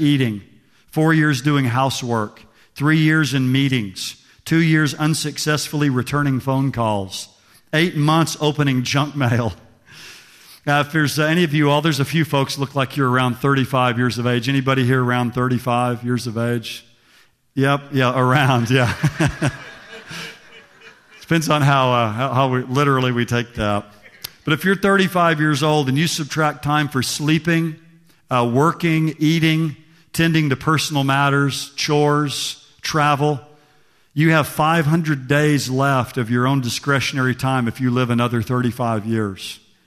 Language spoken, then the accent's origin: English; Oklahoma, United States; Well, I'm from Oklahoma, big Dallas Cowboys fan